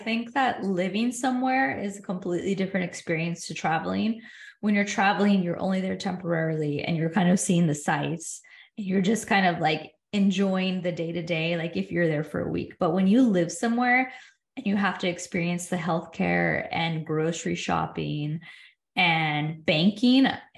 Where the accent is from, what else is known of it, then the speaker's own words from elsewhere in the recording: United States; it was so different for me growing up in the States.